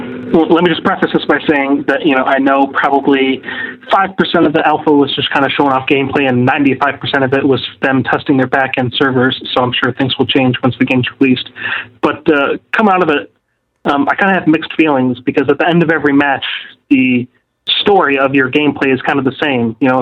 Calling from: Rochester, New York, United States; from Rochester, New York

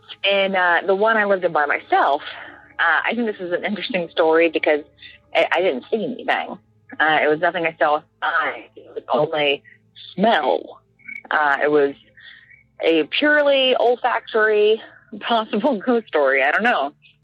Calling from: Alabama, United States; moved away; I don't live there now, but I'm from Alabama.

